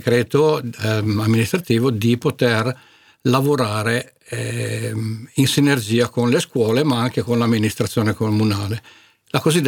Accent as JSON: {"language": "Italian", "region": "Piedmont", "country": "Italy", "lives_now": "Malnate, Italy", "said": "vengo da Malnate, pur essendo piemontese d'origine."}